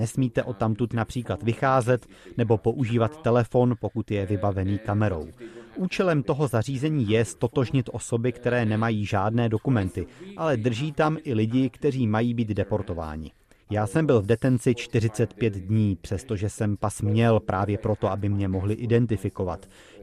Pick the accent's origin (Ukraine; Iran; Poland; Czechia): Iran; V Íránu, odkud pocházím, jsem byl politickým vězněm.